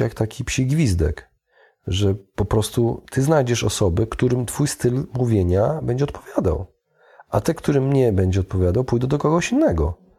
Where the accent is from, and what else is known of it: Białystok, Podlaskie Voivodeship, Poland; now in Warsaw, Poland